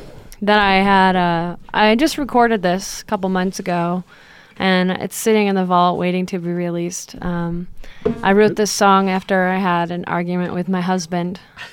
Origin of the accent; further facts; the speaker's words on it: New York, United States; Yeah, I'm originally from New York.